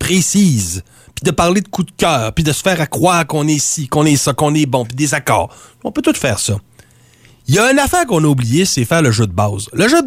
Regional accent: Quebec, Canada; en tant que bon petit Québécois qui a été école

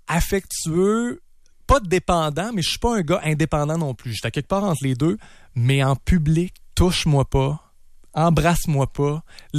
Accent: Quebec, Canada; C'est tout le temps l'affaire qui nous ressort quand on dit qu'on est du Québec.

